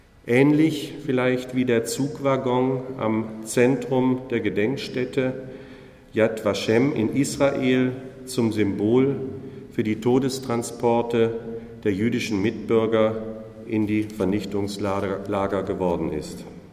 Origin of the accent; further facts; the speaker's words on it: Ravensburg, Baden-Württemberg, Germany; bei uns daheim in Ravensburg